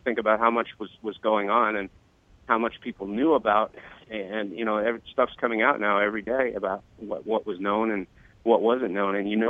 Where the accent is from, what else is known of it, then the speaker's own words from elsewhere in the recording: Canada; now in United States; I grew up in Canada, where they play football on a much bigger field than they do here in the U.S.